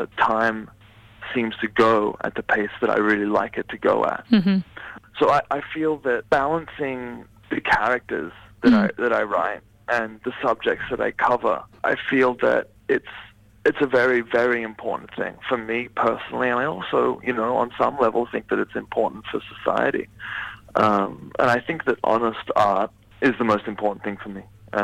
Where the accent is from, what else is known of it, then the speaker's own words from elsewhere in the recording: Sydney, New South Wales, Australia; You know, I was raised in Sydney, Australia, part of a sporting, masculine, macho culture.